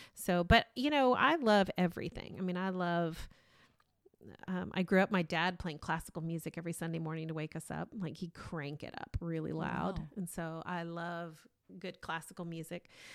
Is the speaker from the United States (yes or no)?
no; Ethiopia; Because of growing up in Ethiopia, it's one of my favorite places.